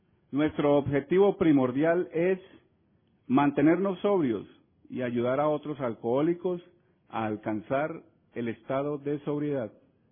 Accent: Colombia; vengo de Colombia.

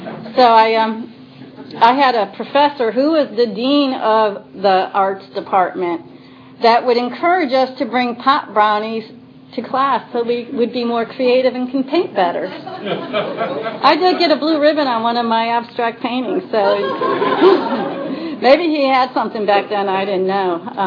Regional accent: Connecticut, United States; door to a first-generation Italian family, and we would drive down to Passaic for the Sunday dinner. I was raised in Connecticut.

